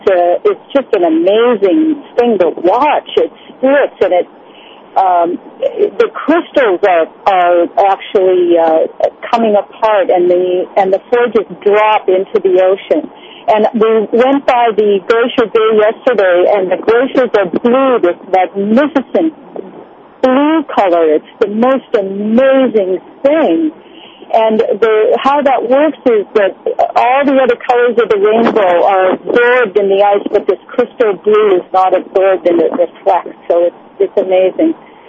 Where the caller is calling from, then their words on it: Alaska, United States; I'm here from, I'm calling from Alaska. We're just actually up on a huge boat.